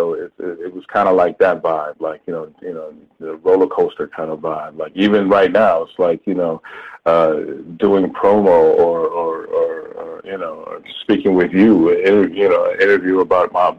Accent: New York, United States; I'm from New York, you know, I love NY till

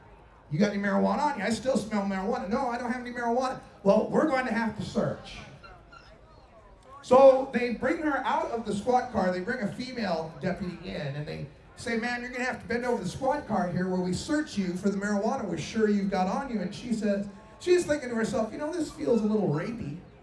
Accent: Boise, Idaho, United States; now in Portland, United States; I'm from Portland right now, but I'm originally from Boise, Idaho. Not a real fun place to be a stoner, let me assure you.

